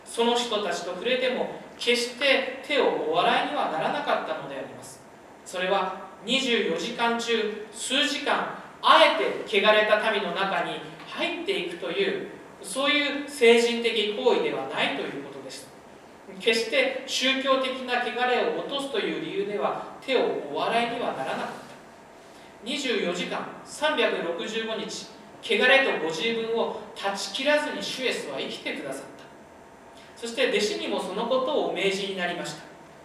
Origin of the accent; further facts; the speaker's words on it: Saitama, Japan; 埼玉出身なので響きは別に問題ないんですけれども